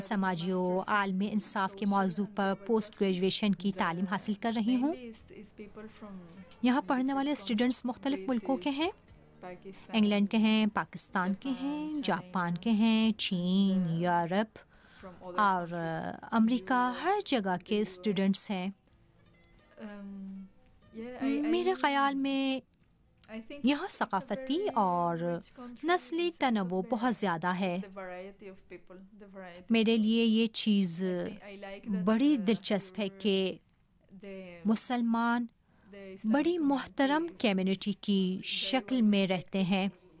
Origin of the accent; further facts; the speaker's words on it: Venezuela; also born or lived in Caracas; میں وینزویلا کی رہنے والی ہوں. میری پیدائش کاراکاس میں ہوئی. کچھ عرصہ گزرنے کے بعد ہم لوگ پورٹ لیگروس شہر چلے گئے. یہ ساحلی شہر ہے. میرا بچپن اسی شہر میں گزرا.